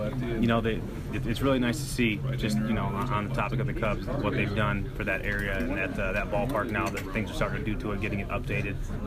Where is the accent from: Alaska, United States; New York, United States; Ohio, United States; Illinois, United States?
Illinois, United States; Chicago; You know, being born and raised in Chicago and having the privilege of living there year-round